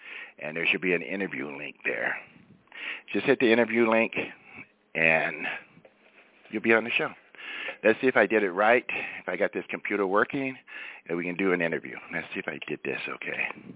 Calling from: California, United States; So right now in California, I'm calling you from California, it's 7:12.

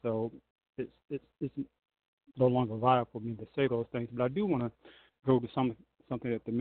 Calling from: Georgia, United States; I'm calling from Georgia.

